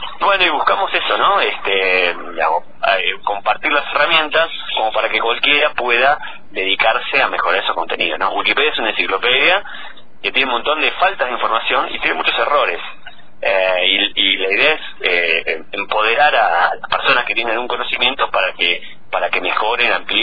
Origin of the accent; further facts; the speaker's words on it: La Plata, Buenos Aires Province, Argentina; después me volví a mi ciudad. Yo soy platense